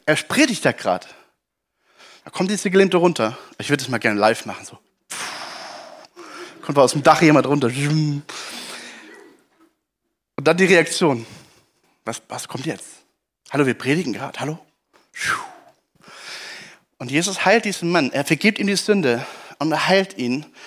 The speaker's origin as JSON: {"language": "German", "region": "Baden-Württemberg", "country": "Germany", "said": "Ich komme ja auch aus Baden."}